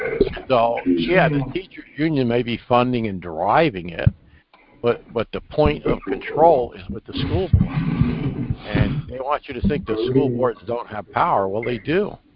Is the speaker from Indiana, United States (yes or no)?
no; New York, United States; Okay, Walt from New York. What's up? My home state.